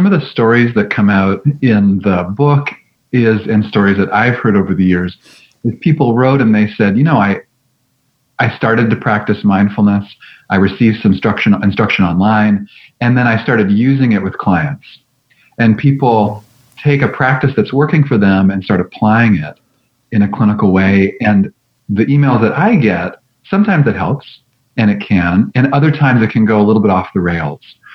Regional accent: Canada; So I'm originally from Canada and trained as a psychotherapist at the University of British Columbia in Vancouver.

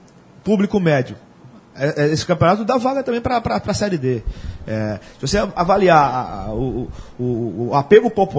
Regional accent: Caruaru, Pernambuco, Brazil; also born or lived in Arcoverde; Eu sou do interior do estado, eu nasci em Arco Verde e me criei em Caruaru, sou caruaruense de coração.

